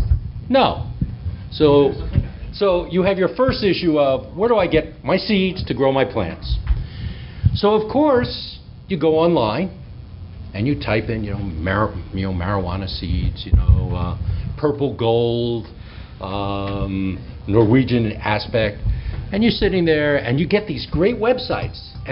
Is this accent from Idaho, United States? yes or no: no; New Hampshire, United States; I'm from New Hampshire. Yeah. You have a much nicer state, trust me.